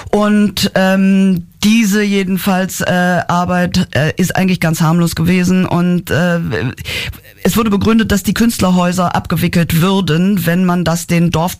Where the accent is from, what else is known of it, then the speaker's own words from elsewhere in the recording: Halberstadt, Saxony-Anhalt, Germany; Halberstadt ist der Ort, wo ich aufgewachsen bin